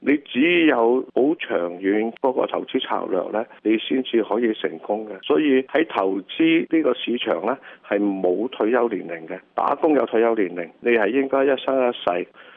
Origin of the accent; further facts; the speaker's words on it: Hong Kong; 那时候100万美金对我们香港人来说是天文数字